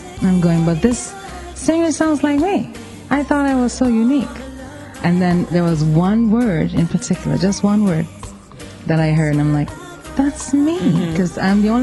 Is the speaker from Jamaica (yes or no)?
yes; Jamaica; I am a Jamaican, and I am a singer.